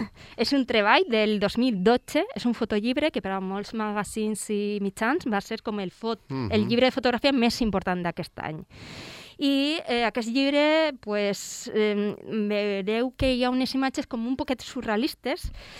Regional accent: Valencia, Valencian Community, Spain; Jo faria una paradeta a la meua terreta, a València

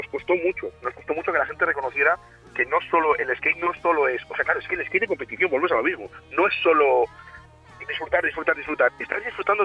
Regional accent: León, Castile and León, Spain; now in Bilbao, Spain; piensa que somos de León, nos desplazamos a Bilbao para encontrar un poco

